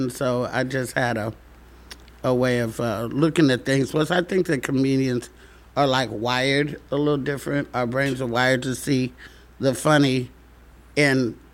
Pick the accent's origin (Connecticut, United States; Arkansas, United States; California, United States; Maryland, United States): Arkansas, United States; I got 7 brothers and sisters. We're from Arkansas.